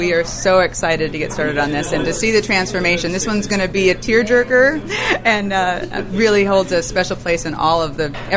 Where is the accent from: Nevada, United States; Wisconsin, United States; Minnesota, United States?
Minnesota, United States; now in Fresno, United States; Otherwise, I hail from the Midwest, from the mighty state of Minnesota.